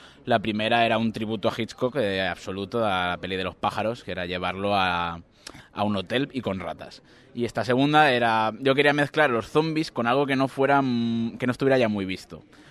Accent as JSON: {"language": "Spanish", "town": "Villar del Arzobispo", "region": "Valencian Community", "country": "Spain", "said": "También está en mi pueblo, que es Villar del Arzobispo"}